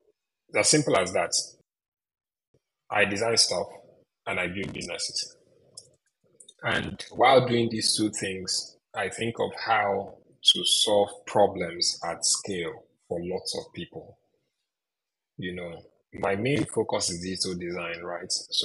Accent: Nigeria; now in California, United States; I moved from Nigeria, came to California, made new friends, made more diverse friends

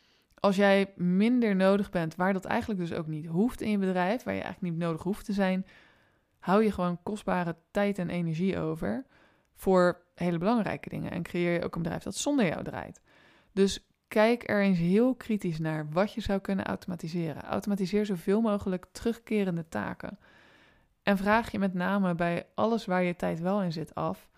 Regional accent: Rotterdam, South Holland, Netherlands; Ik ben een Rotterdammer

